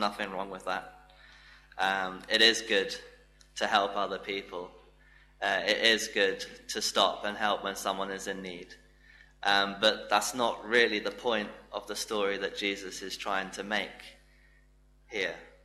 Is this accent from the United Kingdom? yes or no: yes; England, United Kingdom; I was English, that was basically it. I'm English